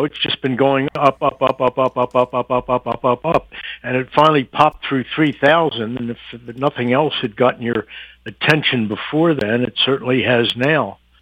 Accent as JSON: {"language": "English", "town": "Atlantic City", "region": "New Jersey", "country": "United States", "said": "I'm from Atlantic City, which is where they make real subs. And so I would suggest that they send them all to Atlantic City for training to make a decent submarine sandwich."}